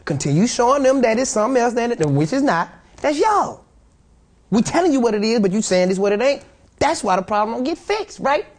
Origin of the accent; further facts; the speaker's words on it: Atlanta, Georgia, United States; You know, I'm from the Falcons. You know, I'm from Atlanta.